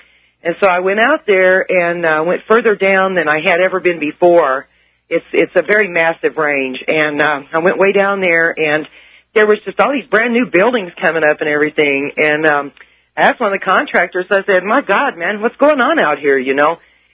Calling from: Colorado Springs, Colorado, United States; Colorado Springs.

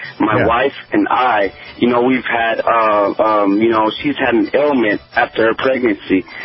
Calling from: Los Angeles, California, United States; I'm calling from South Central Los Angeles, now called South Los Angeles

